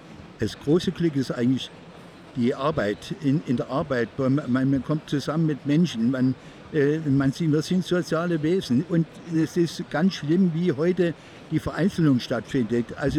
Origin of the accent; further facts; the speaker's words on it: Kunersdorf, Saxony, Germany; Aber ich bin eigentlich natürlich in der Randzone von Dresden. Ich bin in Kunersdorf, ist mein Heimatdorf gewesen, war seine Baugeschäft meines Vaters. Und da bin ich in Schönfeld die Grundschule gegangen.